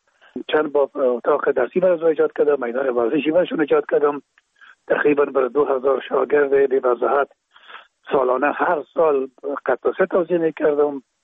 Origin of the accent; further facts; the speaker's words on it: Kabul, Afghanistan; چون پدر ما باز از رکخانه به شهید انتقال شدن، موجه در شهید کابل به دنیا آمده و موجه مکتب خواندیم